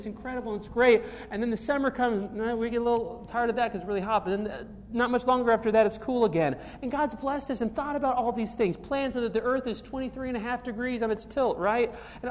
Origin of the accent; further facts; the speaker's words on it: Minnesota, United States; I'm from Minnesota.